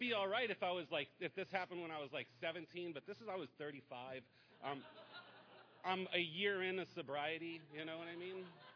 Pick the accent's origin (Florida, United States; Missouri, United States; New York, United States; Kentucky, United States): Florida, United States; Key West; You know, I was born and raised in Key West. I'm first generation born to Cuban immigrant parents.